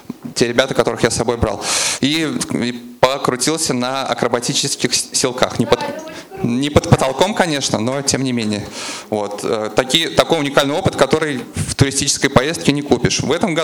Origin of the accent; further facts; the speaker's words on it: Saint Petersburg, Russia; я из Санкт-Петербурга.